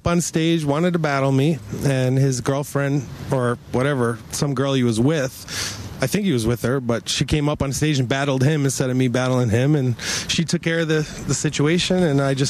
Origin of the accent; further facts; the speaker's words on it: Providence, Rhode Island, United States; I'm from Providence